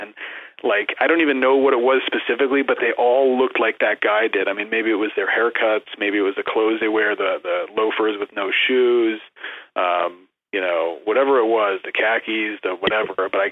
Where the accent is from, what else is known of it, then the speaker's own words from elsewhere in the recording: Glendale, United States; I grew up in Glendale, which was sort of like middle class, and we were on the lower end of that.